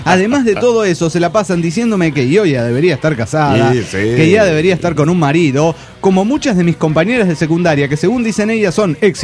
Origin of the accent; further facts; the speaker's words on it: San Francisco de Asís, Mexico; ¿Que cuál es mi pueblo? San Francisco de Asís, México.